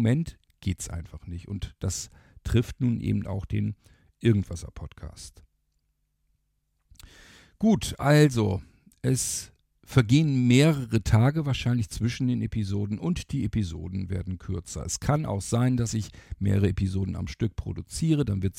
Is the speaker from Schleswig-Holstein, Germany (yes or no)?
no; Lower Saxony, Germany; da mal ein bisschen was zeigen, den Dümmersee und so weiter.